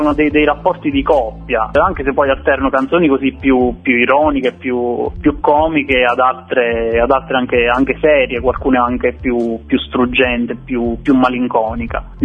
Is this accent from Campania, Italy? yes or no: yes; Montano Antilia, Campania, Italy; now in Salerno, Italy; ho iniziato a 17 anni con una band così del mio paese, del Cilento.